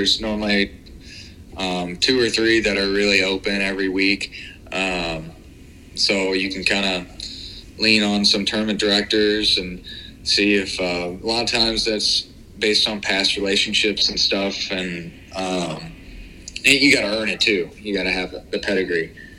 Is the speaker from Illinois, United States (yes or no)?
yes; Illinois, United States; I don't know if it's from, because I'm from Illinois, but I tend to shut it down, like, in the winters